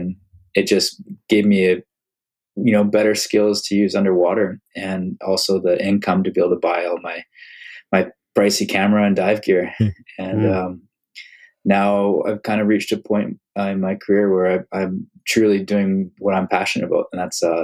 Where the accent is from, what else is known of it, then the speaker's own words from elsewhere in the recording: British Columbia, Canada; I grew up on the Sunshine Coast, British Columbia, and I was, you know, very spoiled with where I grew up.